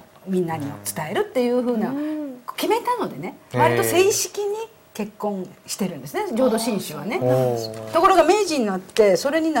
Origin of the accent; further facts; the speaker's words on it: Wakayama, Japan; born there; also born or lived in Nara / Kameyama / Osaka; 両親が和歌山出身の人なので、うんうんうん、家ではもう全くそっちの言葉でしょ、うん、で私自身は和歌山に生まれて奈良へ行って、それで三重県で亀山っていうところで小学校に入って、それから、うん、そうそうそう、亀山モデルの亀山、うん、それから大阪へ移動して